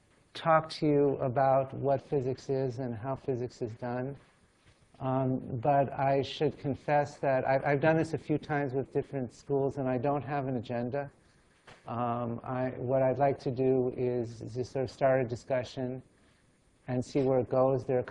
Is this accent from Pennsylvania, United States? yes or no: no; New York, United States; Yeah, I'm from New York originally.